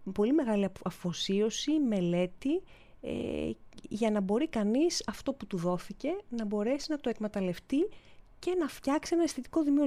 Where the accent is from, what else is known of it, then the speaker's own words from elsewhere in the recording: Athens, Attica, Greece; moved away as an adult; Εγώ γεννήθηκα στην Αθήνα, μεγάλωσα στην Αθήνα, σπούδασα στην Αθήνα την ιατρική και στη συνέχεια έφυγα στο Παρίσι όταν ήμουνα 26 χρονών.